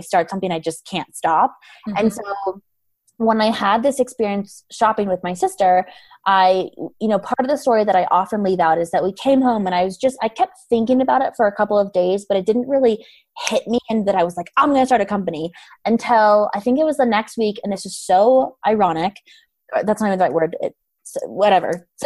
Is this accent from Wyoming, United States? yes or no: yes; Wyoming, United States; And I think, so I am also from Wyoming. So we had so much freedom growing up